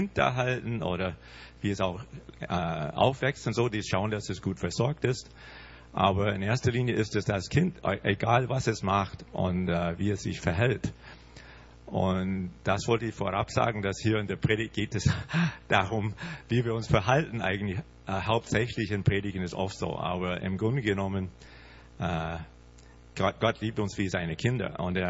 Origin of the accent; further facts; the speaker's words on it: Canada; German is a second language; now in Germany; Ich bin Kanadier, also sonst sage ich nicht viel heute.